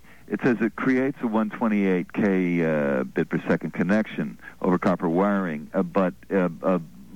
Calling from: New York City, New York, United States; New York City.

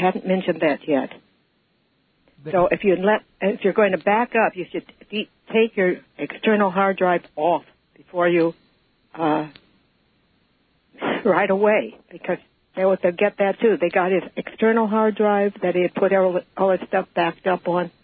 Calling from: New Jersey, United States; Hi. I'm calling you from New Jersey.

